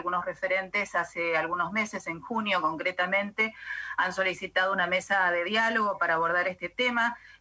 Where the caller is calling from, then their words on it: El Bolsón, Río Negro, Argentina; Un gusto saludarlo desde la comarca andina del Paralelo 42. … de LRA 57, Radio Nacional El Bolsón.